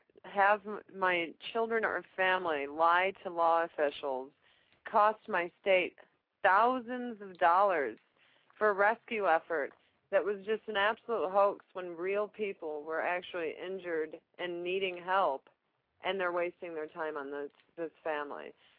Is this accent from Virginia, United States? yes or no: no; Chicago, Illinois, United States; But, you know, I'm from Chicago. I'm a Midwestern girl.